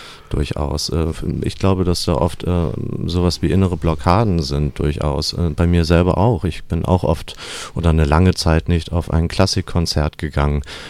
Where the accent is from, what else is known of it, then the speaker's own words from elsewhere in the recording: Northern Germany, Germany; now in Tübingen, Germany; Vielleicht hört man das auch meinem Genuschel ein bisschen an, dass ich aus dem Norden komme ursprünglich.